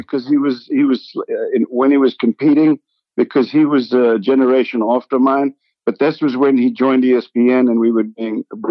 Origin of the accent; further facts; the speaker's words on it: Port Elizabeth, Eastern Cape, South Africa; We lived in Port Elizabeth, South Africa. I was at school there. From about the time when I was, let's say, 8 or 9 years old.